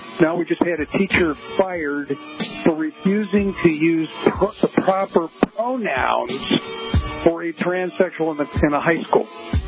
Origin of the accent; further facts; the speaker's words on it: Chicago, Illinois, United States; And I also know that community because I'm from Chicago. It's a suburb of Chicago.